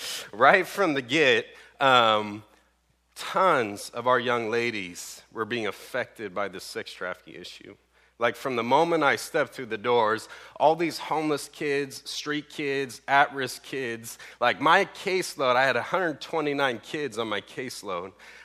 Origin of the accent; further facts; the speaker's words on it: Sacramento, California, United States; the fact that I grew up in Sacramento running the streets, like literally.